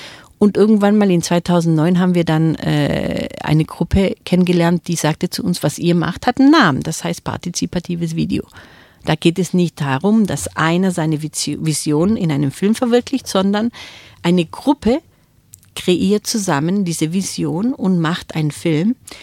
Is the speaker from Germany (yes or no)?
no; Peru; ich bin ja in einer Dorfgemeinschaft aufgewachsen in Peru. Ich weiß, wie sich das anfühlt. Und als ich nach Peru wieder zurückkam, nach 18 Jahren, in 2002